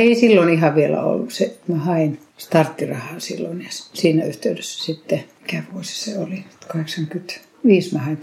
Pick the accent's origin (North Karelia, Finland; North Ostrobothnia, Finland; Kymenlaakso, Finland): North Ostrobothnia, Finland; Oulu; accent: Oulu; mun Oulun aksentin ruotsin puhumista ei kaikki katsoneet